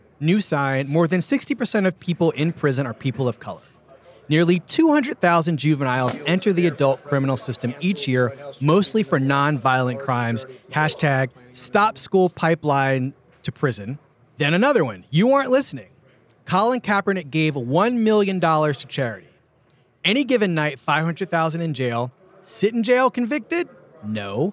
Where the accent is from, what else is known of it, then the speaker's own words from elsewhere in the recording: Philadelphia, Pennsylvania, United States; I'm from Philadelphia.